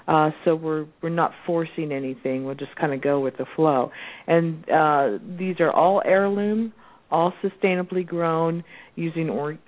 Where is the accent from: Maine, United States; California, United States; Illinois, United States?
California, United States; born there; I was born in California, but Southwest Florida is really where I learned how